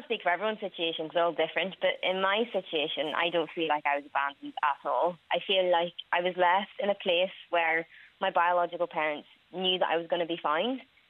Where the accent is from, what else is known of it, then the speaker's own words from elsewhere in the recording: Northern Ireland, United Kingdom; also born or lived in China; I was born in China in 1997. And when I was 13 months old, I was adopted to Northern Ireland. And that's where I've grown up ever since.